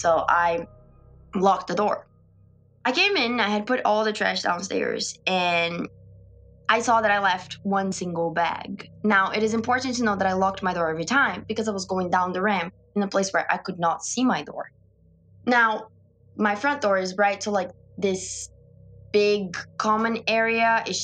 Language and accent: English; Brazil; I'm from Brazil and I'm in this country alone.